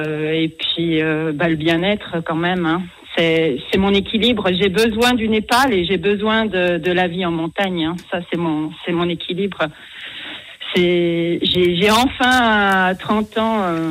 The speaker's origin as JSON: {"language": "French", "country": "Switzerland", "said": "Chez nous, en Suisse"}